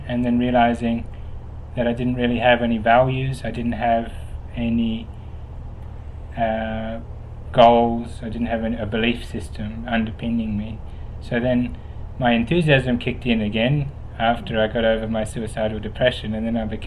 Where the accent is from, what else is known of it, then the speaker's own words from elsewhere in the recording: Pemberton, Western Australia, Australia; So I'm a West Australian. I grew up down in Pemberton on an apple orchard.